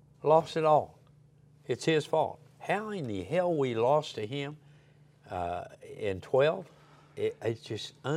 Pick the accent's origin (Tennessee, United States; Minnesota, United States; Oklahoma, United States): Oklahoma, United States; born there; You know, I was born in Oklahoma.